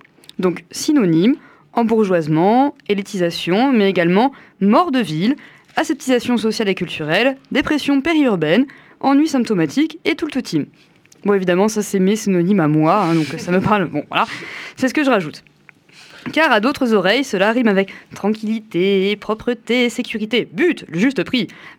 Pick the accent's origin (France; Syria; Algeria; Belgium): France; Dijon, Bourgogne-Franche-Comté; Donc moi je suis originaire de Dijon, donc j'ai vu le centre-ville se métamorphoser en 5 ans.